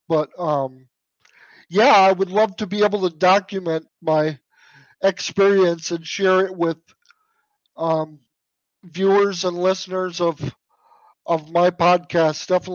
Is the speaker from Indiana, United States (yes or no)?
no; Minneapolis, Minnesota, United States; I'm a Minnesota guy through and through. I was born in Minneapolis, lived most of my life, my formative years, in Minnesota.